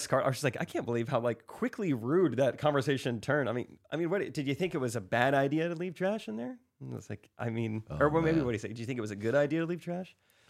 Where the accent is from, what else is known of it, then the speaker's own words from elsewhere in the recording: Missouri, United States; I'm from Missouri.